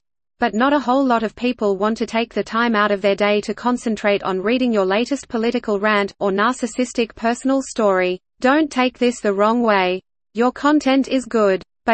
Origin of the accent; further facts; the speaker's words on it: Japan; English is a second language; I understand people sometimes mention us as a noise band because we are from Japan and our music contains some noisy parts.